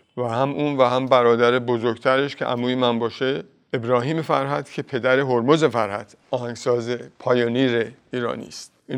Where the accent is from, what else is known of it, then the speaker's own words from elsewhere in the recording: Tehran, Tehran Province, Iran; من متولد شهر تهران هستم. شهر خودم میدونم، خیلی هم دوستش دارم.